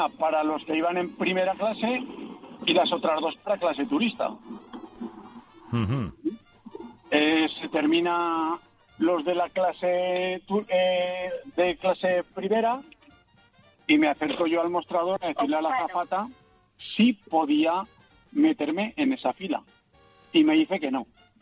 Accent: Zaragoza, Aragon, Spain; soy taxista de Zaragoza.

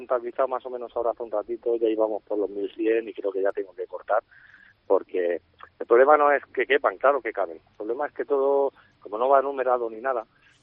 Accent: Spain; como siempre, como buen español, ¿no?

